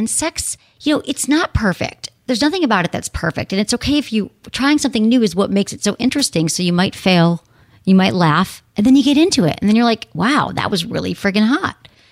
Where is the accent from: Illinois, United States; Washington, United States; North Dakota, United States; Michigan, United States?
Michigan, United States; we're both from Michigan, the whole thing.